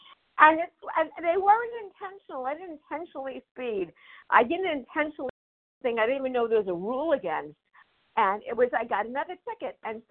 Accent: Florida, United States; I'm from Florida, but temporarily now calling from New York.

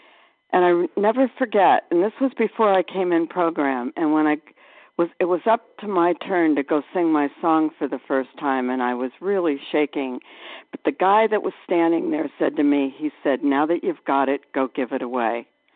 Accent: Anthem, Arizona, United States; I'm from Anthem, Arizona, outside of Phoenix.

